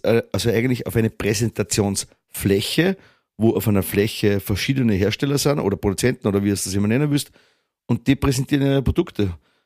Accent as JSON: {"language": "German", "country": "Austria", "said": "bei uns in Österreich"}